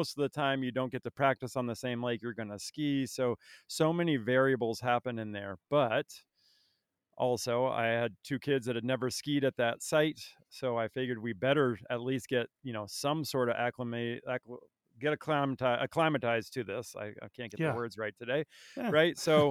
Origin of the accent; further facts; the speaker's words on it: Barre, Vermont, United States; devastated my hometown of Barrie and Montpelier, Vermont.